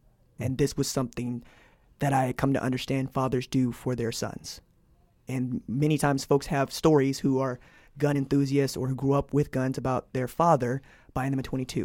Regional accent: Hattiesburg, Mississippi, United States; But Confederate flags, I grew up with those in Hattiesburg.

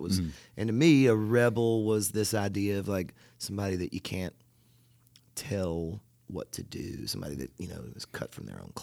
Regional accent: Franklin, Tennessee, United States; also born or lived in Nashville; I grew up when I was born in Nashville, and then when my folks were able to afford a house when I was five or six, we moved south to this little town called Franklin, Tennessee. And I loved growing up there.

